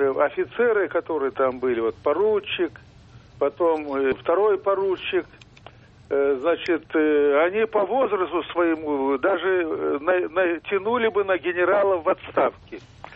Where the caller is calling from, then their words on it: Tomsk, Tomsk Oblast, Russia; я из Томска.